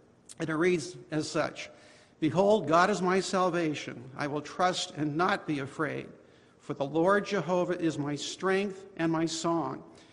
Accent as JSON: {"language": "English", "town": "Stratford", "region": "Ontario", "country": "Canada", "tie": "born there", "said": "But I was born Canadian. Actually, I was born over in Stratford, Ontario. My dad and mom were Canadian. They were born and raised in Stratford, Ontario."}